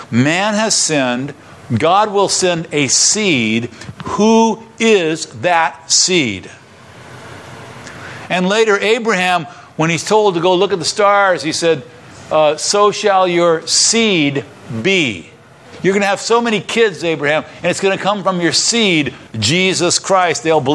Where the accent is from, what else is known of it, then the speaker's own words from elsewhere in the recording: Nevada, United States; I'm from Southern Nevada. I've seen rattlesnakes mating.